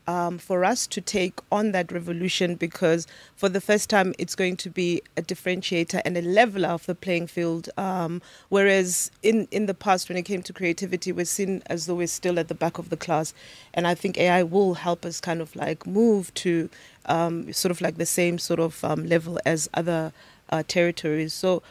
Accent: Johannesburg, Gauteng, South Africa; born there; I was born in Johannesburg

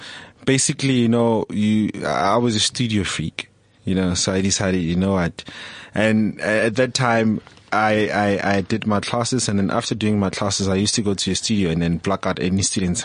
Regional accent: Vereeniging, Gauteng, South Africa; So I grew up in Vereeniging, and I started my whole career in Vereeniging as well

